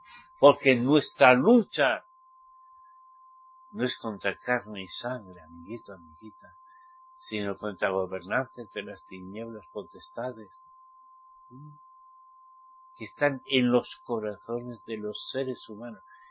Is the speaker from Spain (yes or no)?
yes; Spain; Pero yo soy español. Él me ha enviado a los españoles. ¿Entiendes? Yo hablo muy bien el castellano.